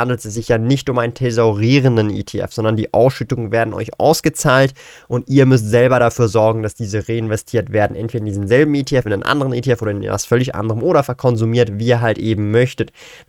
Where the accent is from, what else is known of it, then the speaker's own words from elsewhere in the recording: Switzerland; Ich verwende als Schweizer den Aktienbroker Swissquote.